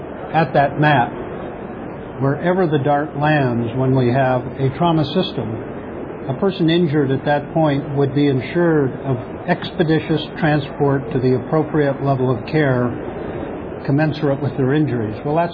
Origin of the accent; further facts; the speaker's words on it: Wyoming, United States; I grew up in Wyoming, and I talked about growing up in a very small town in Wyoming